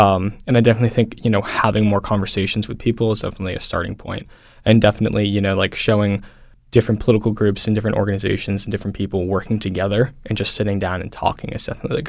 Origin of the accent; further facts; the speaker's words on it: Swampscott, Massachusetts, United States; So I grew up in Swampscott, Massachusetts, which is a little bit north of Boston.